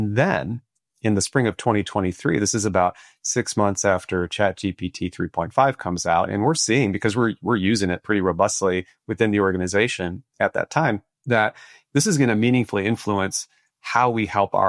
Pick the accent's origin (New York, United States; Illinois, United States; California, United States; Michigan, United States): Michigan, United States; Detroit; I come from a family of auto workers. I grew up just outside of Detroit.